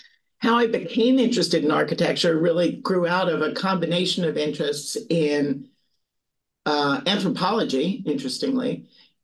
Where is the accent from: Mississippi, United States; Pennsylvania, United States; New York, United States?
Pennsylvania, United States; Philadelphia; So, excuse me, I grew up in the neighborhood West Mount Airy in Philadelphia.